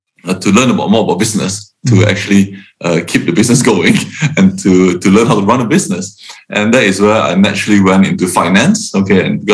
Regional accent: Singapore; moved away as an adult; now in London, United Kingdom; I'm from Singapore and I've lived there all my life before coming to the UK to study to be a vet in London back in 99

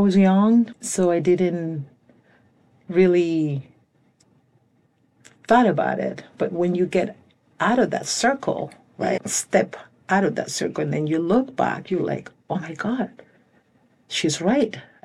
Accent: Honduras; I'm from Central America. I'm the fourth of 11 kids. I was born in Honduras, Honduras. I was raised in the city.

